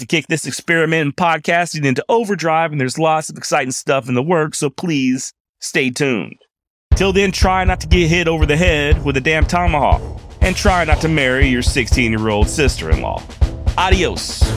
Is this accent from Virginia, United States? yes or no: no; Texas, United States; As a Texan born and raised, as someone whose direct ancestors fought for the Confederate States of America, why sugarcoat it?